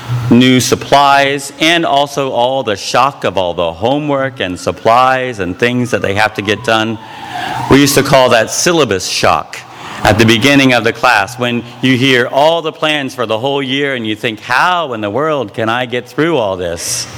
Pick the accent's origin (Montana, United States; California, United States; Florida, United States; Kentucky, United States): Florida, United States; growing up in Florida, by the end of the summer, I had skinned it